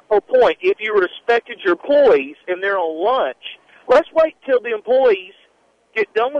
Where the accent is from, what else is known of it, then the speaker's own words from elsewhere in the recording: the South, United States; Mr. Green, I'm showing you respect. I'm from the South.